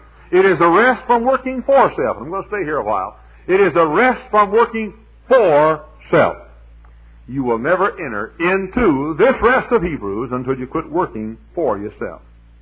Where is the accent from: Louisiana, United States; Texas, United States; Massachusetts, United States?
Texas, United States; I wanted to live in Texas. I was born and reared in the Holy Land right between Dallas and Fort Worth.